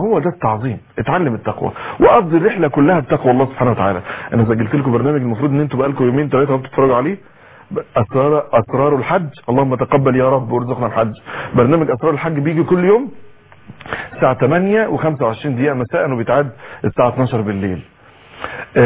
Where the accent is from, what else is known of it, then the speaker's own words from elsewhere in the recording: Egypt; احنا عندنا مشكلة كمصريين وكتير من بلاد